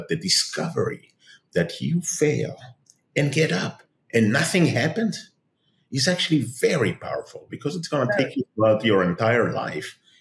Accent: Tel Aviv, Tel Aviv District, Israel; I was born in Tel Aviv, and I was born and raised here in Israel, and ended up to be, as a teenager, a troublemaker, pretty smart one, but a troublemaker.

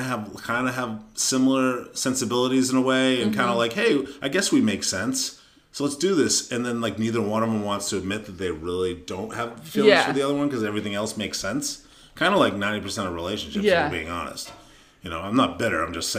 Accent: New England, United States; Again, we're from New England, so we never had a chance.

